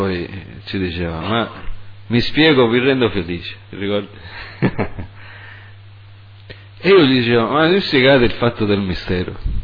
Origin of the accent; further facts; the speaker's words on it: United States; io che ero, che sono cresciuto in America